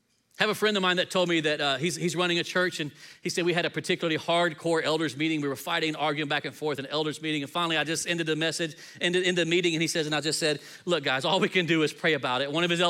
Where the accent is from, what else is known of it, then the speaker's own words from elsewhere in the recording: Texas, United States; So when I grew up in West Texas, one of the things you have to know, if you're not from Texas, I just have to say, high school football is king in Texas.